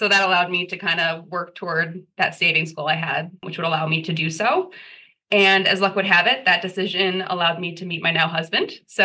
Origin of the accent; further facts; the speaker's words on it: Syracuse, New York, United States; So I work in the Syracuse office, in Bond Syracuse office. I am from Syracuse. I was born and raised here.